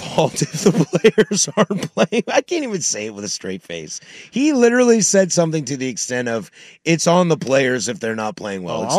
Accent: Pacific Northwest, United States; And I'm like, nah, man, I'm from the Pacific Northwest.

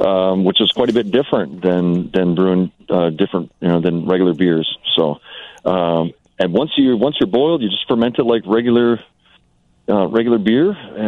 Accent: Kenosha, Wisconsin, United States; So I grew up in Kenosha, which is not too far from Chicago, and I always wanted that really good Italian food.

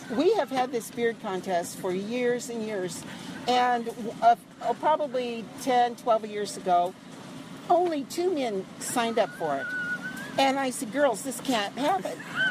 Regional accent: Des Moines, Iowa, United States; Des Moines

